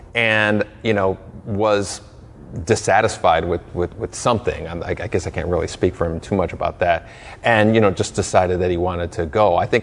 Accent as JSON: {"language": "English", "town": "Chicago", "region": "Illinois", "country": "United States", "tie": "born there", "said": "I was born in Chicago."}